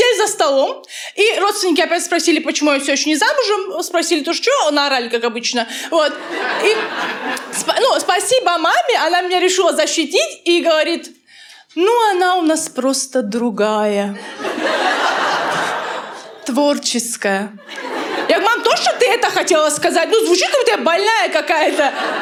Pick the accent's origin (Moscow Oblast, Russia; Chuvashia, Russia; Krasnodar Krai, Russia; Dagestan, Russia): Dagestan, Russia; я из Дагестана приехала, вообще училась здесь в театральном институте